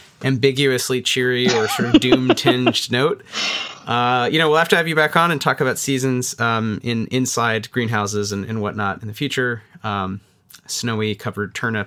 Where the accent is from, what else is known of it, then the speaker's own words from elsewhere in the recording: Atlanta, Georgia, United States; I guess I didn't really grow up with snow. I grew up in Atlanta.